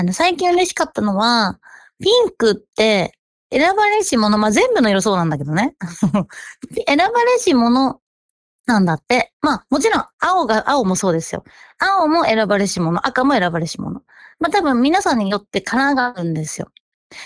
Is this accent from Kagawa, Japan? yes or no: no; Tokyo, Japan; ちなみに私は東京出身、東京育ちなんですけど、東京のピンクわかんないな